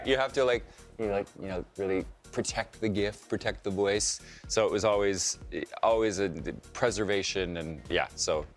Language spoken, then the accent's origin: English; Idaho, United States; I'm from Idaho. I grew up in the woods with no running water.